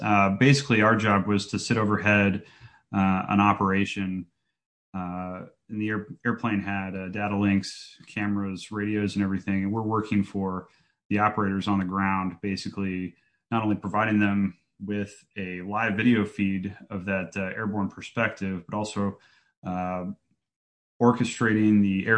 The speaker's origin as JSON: {"language": "English", "town": "Colorado Springs", "region": "Colorado", "country": "United States", "tie": "born or raised there", "said": "Well, I was a kid growing up in Colorado Springs. I don't come from a military background or anything."}